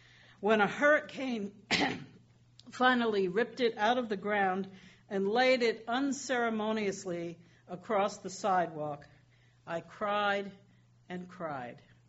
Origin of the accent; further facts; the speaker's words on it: New York City, New York, United States; I remember that as a child, growing up in New York City, where trees grew out of little square spaces of dirt surrounded by concrete sidewalks